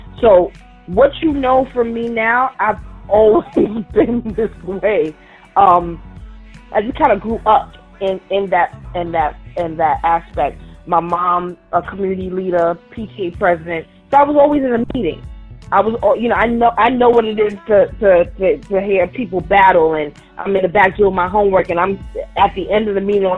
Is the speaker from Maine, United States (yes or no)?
no; Brooklyn, New York, United States; also born or lived in East Flatbush; child of a Caribbean heritage mixed with Southern heritage, it gave me great grounding. So young woman growing up in East Flatbush, Brooklyn, going to James Madison High School